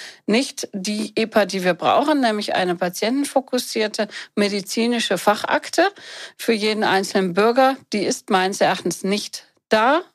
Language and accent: German; North Rhine-Westphalia, Germany; now in Berlin, Germany; ich komme aus Nordrhein-Westfalen, bin jetzt ja hier in Berlin